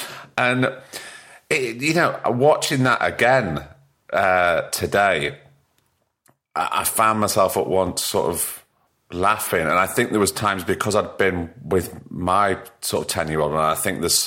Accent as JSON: {"language": "English", "town": "Blackpool", "region": "North West England", "country": "United Kingdom", "tie": "born or raised there", "said": "Mate, I'm born and bred in Blackpool."}